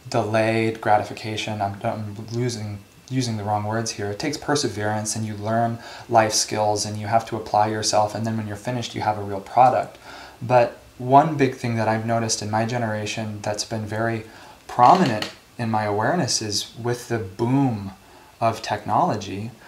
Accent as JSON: {"language": "English", "region": "California", "country": "United States", "tie": "born there", "said": "just because I was born in Ananda Village doesn't exclude me from being sympathetic to the human condition"}